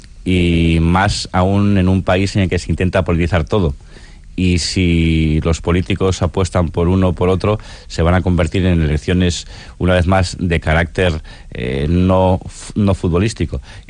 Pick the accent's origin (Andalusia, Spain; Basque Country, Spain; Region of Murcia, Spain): Basque Country, Spain; Yo soy un vasco de palabra.